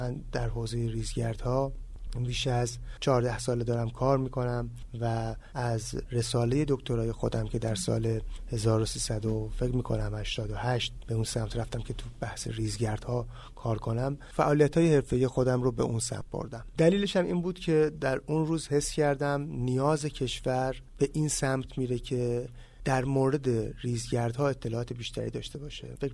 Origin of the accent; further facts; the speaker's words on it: Babol, Mazandaran, Iran; اهل بابل هستم